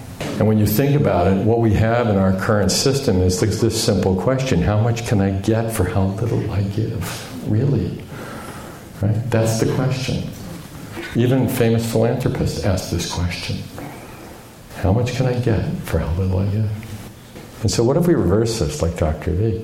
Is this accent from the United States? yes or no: no; Japan; And I'm from Japan, and we like simple, elegant things.